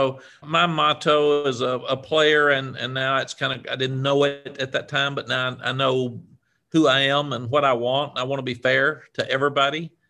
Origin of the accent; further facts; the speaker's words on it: Cookeville, Tennessee, United States; I was raised in a small town in Tennessee, Cookeville, Tennessee.